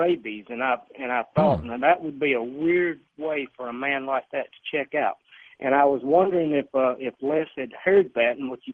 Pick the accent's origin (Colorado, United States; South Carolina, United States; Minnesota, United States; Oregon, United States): South Carolina, United States; I've always lived in South Carolina, and I grew up in the Low Country